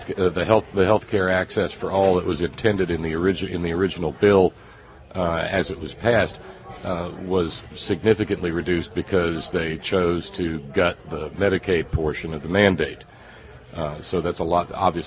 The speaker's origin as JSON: {"language": "English", "region": "West Virginia", "country": "United States", "said": "I come from West Virginia"}